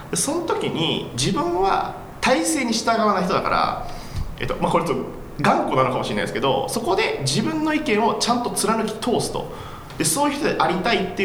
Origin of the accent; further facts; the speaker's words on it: Kochi, Japan; now in Tokyo, Japan; 最近は実は僕あのもう高知を離れて東京の方に来てるんで